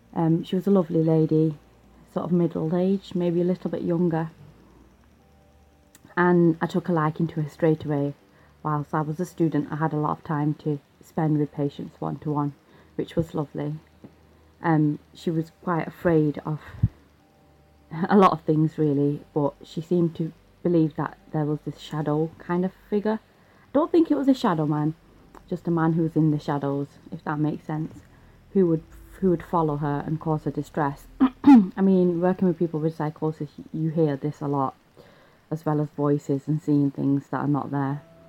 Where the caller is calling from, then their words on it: Manchester, North West England, United Kingdom; I'm calling from Manchester in the UK.